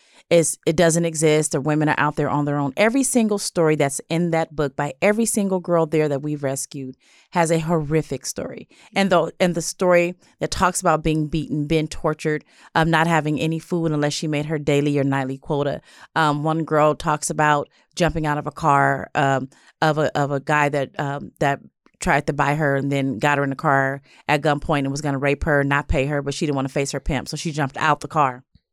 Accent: Los Angeles, California, United States; I grew up in South LA, and so the women who are on Figueroa or Western or just the streets we see every day

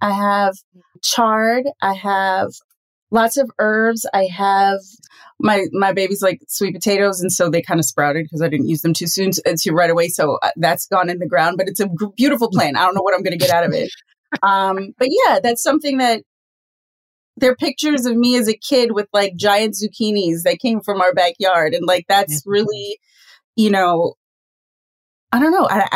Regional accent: Trinidad & Tobago; there is something as a Trinidadian, there's something about people coming together and singing songs

